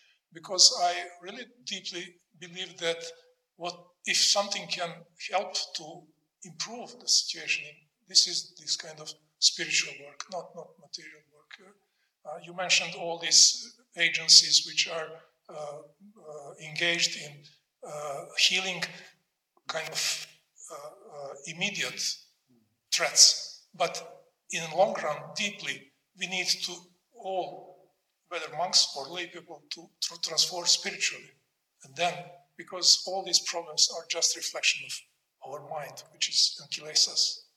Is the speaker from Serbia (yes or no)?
yes; Serbia; English is a second language; I'm coming from Serbia, and I'm a student here. I'm a student first year.